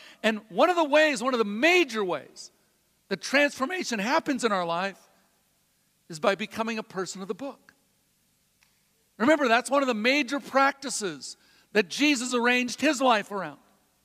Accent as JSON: {"language": "English", "country": "United States", "said": "I love our country. I'm very grateful that I'm an American."}